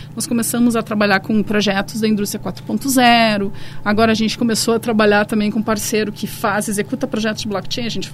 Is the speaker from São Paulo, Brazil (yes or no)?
no; Bento Gonçalves, Rio Grande do Sul, Brazil; now in Porto Alegre, Brazil; eu sou de Bento, vim pra cá, pra Porto Alegre pra estudar, acabei ficando e tal, né?